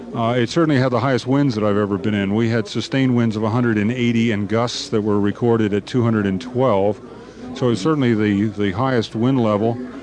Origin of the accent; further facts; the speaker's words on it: East Coast, United States; Having been through 6 hurricanes in the United States, growing up on the East Coast